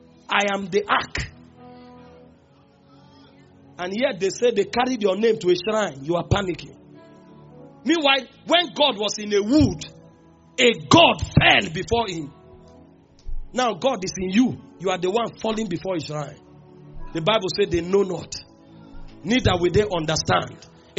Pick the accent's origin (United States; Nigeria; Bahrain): Nigeria; I'm Nigerian.